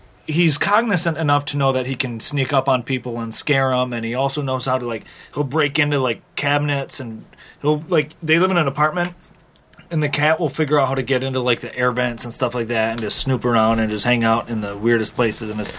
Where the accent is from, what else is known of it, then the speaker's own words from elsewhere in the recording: Michigan, United States; Like, I'm just from Michigan.